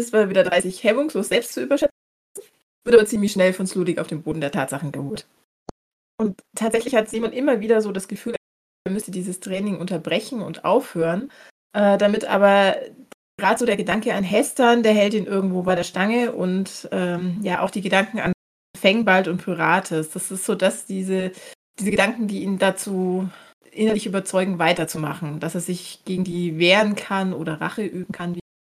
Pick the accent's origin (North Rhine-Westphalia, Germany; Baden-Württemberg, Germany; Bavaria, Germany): Bavaria, Germany; Ich komme aus Franken